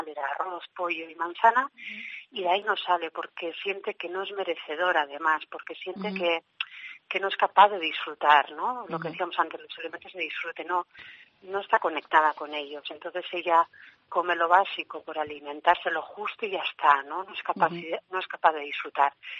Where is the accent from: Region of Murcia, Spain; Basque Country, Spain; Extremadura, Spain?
Basque Country, Spain; nosotras como vascas que somos, de esto sabemos mucho